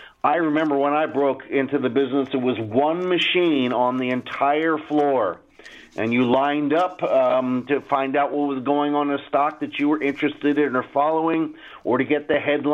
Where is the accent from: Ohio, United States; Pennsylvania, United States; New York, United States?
Pennsylvania, United States; Philadelphia; So, yeah, I grew up in a row home in Northeast Philadelphia.